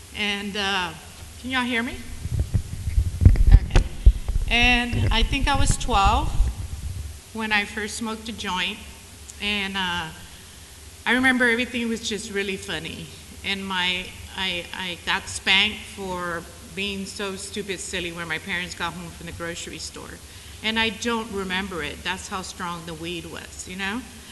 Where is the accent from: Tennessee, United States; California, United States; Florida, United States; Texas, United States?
Texas, United States; So I grew up in Texas in the Rio Grande Valley, and my grandparents were from Mexico